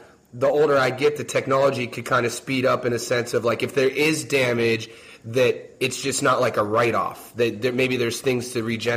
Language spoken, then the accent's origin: English; Ohio, United States; And, you know, I grew up in Ohio.